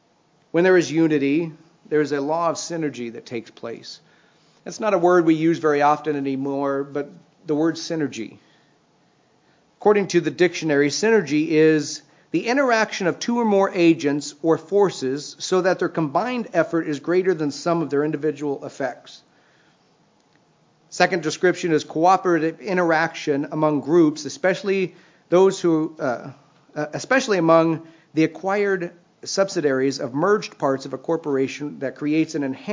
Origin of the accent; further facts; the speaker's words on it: Missouri, United States; I'm from Missouri, but it's the famous Missouri mules.